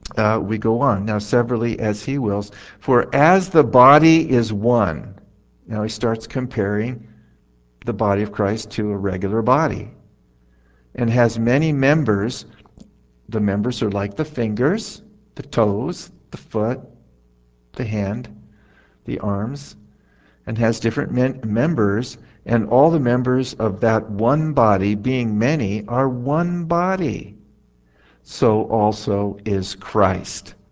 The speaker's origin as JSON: {"language": "English", "region": "California", "country": "United States", "said": "And he's preaching in Philadelphia, and I'm from California."}